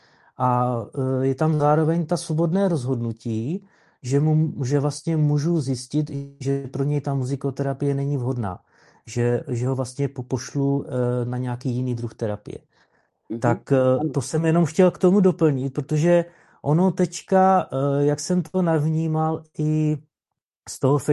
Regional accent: Olomouc, Olomouc Region, Czechia; now in Blansko, Czechia; já jsem taky z Hané, z Olomouce.

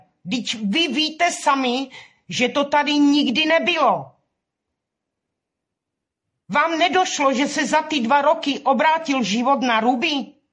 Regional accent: Brno, South Moravian Region, Czechia; Já jsem z Brna a já jsem pyšná na naše kluky

